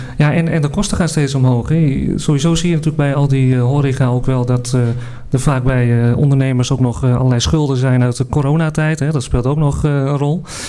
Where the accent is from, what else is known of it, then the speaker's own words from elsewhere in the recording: Vaassen, Gelderland, Netherlands; ik kom zelf ook uit Vaassen, dus ik kan het ook zeker niet laten onderdoen voor Epe natuurlijk.